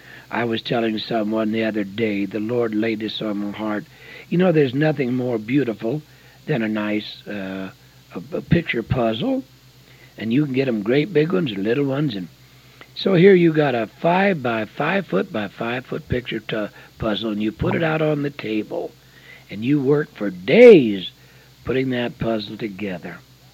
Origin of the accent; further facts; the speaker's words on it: The Dalles, Oregon, United States; I got a phone call from the Dalles. You know, that's my hometown.